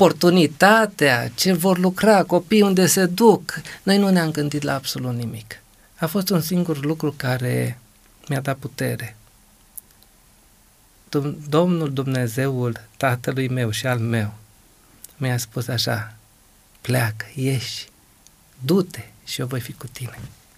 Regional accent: Bucharest, Romania; M-am născut în București, am copilărit în București, am făcut școală în București, m-am însurat în București și spuneam că acest oraș îmi oferă căminul potrivit.

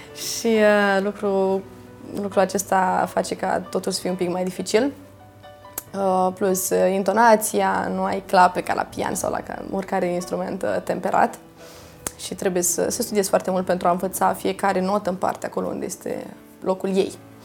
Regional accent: Piatra Neamț, Neamț County, Romania; M-am născut la Piatra Neamț, mai precis la Târgu Neamț. Copilăria toată am avut-o la Piatra Neamț. Sunt din familie de muzicieni, ambii părinți sunt muzicieni și dascăli în același timp.

